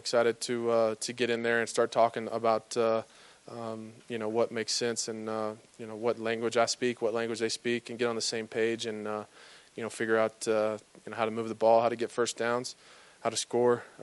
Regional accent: Texas, United States; Growing up in Texas, you know, you kind of inherited into the Cowboys fans

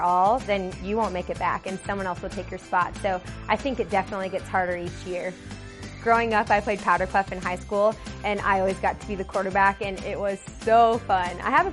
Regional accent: Highlands Ranch, Colorado, United States; I'm from Highlands Ranch, Colorado

